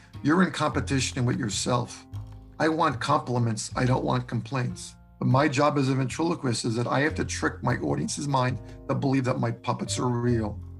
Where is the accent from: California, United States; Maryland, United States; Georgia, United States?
Georgia, United States; Atlanta; you know, I grew up in Atlanta, and in Atlanta, there is still a respect for people.